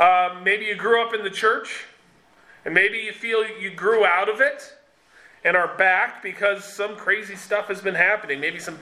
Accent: United States; And I thought that way because, well, I'm an American, so of course I'm a Christian.

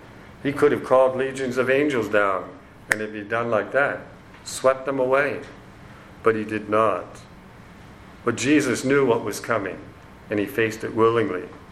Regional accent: East Coast, United States; I come from the East Coast, and sometimes I might say something that does not sound Oregonian, maybe. You know, and then, but it's an East Coast slang

